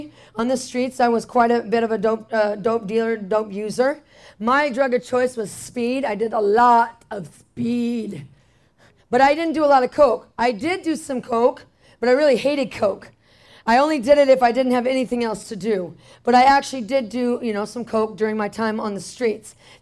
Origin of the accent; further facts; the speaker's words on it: Phoenix, Arizona, United States; Now, here I am from Phoenix, and 70 degrees is cold to me.